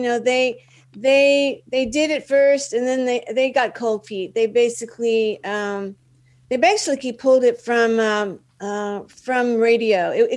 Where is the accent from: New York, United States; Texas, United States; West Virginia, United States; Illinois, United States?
Texas, United States; Dallas; moved away as an adult; now in Los Angeles, United States; Yeah, I'm from Dallas. Yeah.